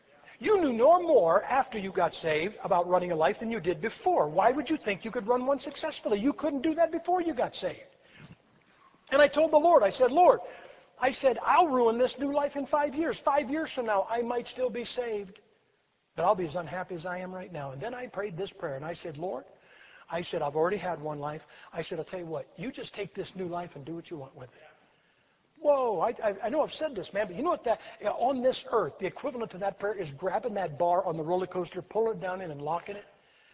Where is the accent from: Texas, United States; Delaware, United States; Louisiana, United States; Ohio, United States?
Ohio, United States; Massillon; And right down here it says Maslin, Ohio. Big tiger right here. This guy's from my hometown. He's wearing a Maslin high school jacket.